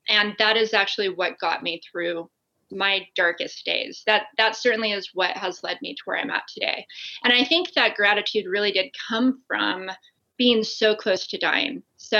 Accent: Las Vegas, Nevada, United States; I grew up in Las Vegas and grew up as a snowboarder, which not many snowboarders come out of Vegas

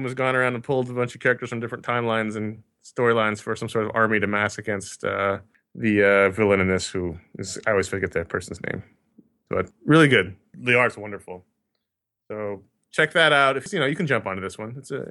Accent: New York City, New York, United States; Granted, I grew up in New York City. I don't know how it works in your guys' towns

